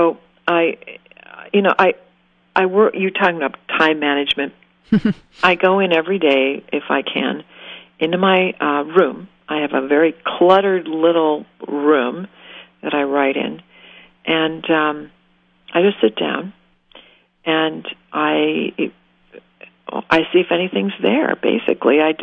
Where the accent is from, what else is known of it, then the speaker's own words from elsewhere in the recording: Wahpeton, North Dakota, United States; I grew up in Wahpeton, North Dakota.